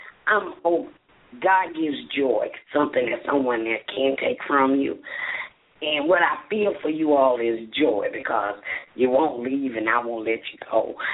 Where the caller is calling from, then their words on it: Charlotte, North Carolina, United States; I'm calling from Charlotte.